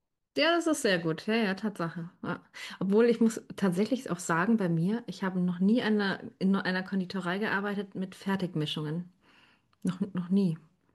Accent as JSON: {"language": "German", "town": "Munich", "region": "Bavaria", "country": "Germany", "moved": "yes", "lives_now": "Braunschweig, Germany", "said": "Ich bin ja eigentlich ursprünglich aus München und ich bin nach Braunschweig gezogen zu meinem Freund"}